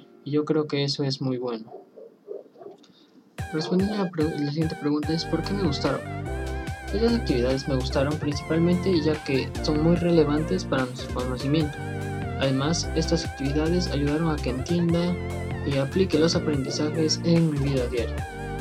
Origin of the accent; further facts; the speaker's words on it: Peru; Esto me ayudó a reconocerme más como peruano